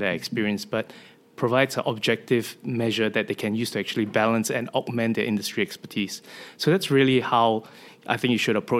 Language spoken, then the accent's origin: English; Sydney, New South Wales, Australia; I'm down from Sydney, so really excited to be at my second Inspire conference